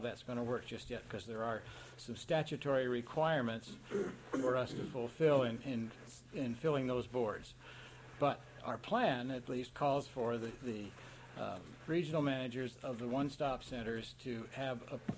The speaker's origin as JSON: {"language": "English", "town": "Ketchikan", "region": "Alaska", "country": "United States", "tie": "born or raised there", "said": "I've been to Ketchikan in my hometown, and I've observed what goes on there"}